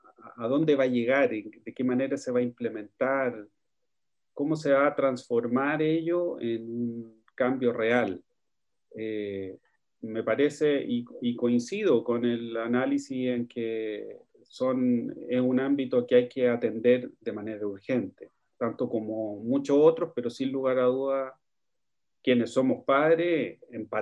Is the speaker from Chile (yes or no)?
yes; Chile; cómo podemos tener una mejor calidad de vida como chilenos